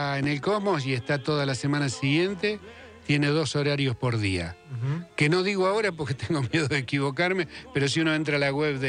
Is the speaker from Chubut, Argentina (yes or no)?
no; Chivilcoy, Buenos Aires Province, Argentina; yo soy de Chivilcoy